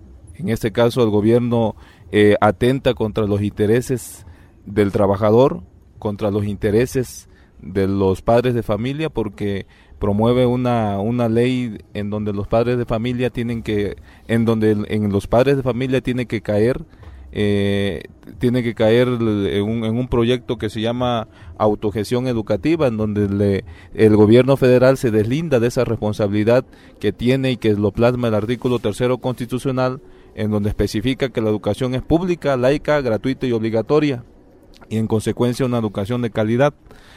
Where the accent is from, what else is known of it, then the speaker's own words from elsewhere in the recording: Veracruz, Mexico; Venimos del estado de Veracruz.